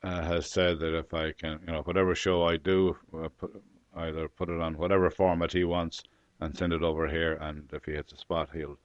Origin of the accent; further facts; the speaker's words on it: Ireland; totally Gaelic-speaking area. And while I was there, my mother was the principal of the local school in my hometown, and there was an Irish radio program called The School Around the Corner.